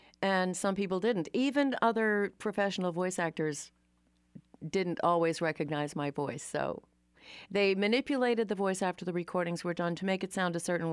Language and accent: English; New England, United States; Well, I'm not from Georgia. I'm from New England.